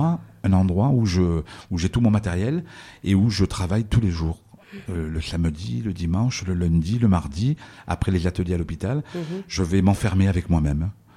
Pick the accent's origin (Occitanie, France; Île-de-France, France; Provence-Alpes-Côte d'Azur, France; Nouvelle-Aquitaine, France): Provence-Alpes-Côte d'Azur, France; Digne; born there; Moi, je suis né à Digne, mais j'ai des origines aussi maghrébines.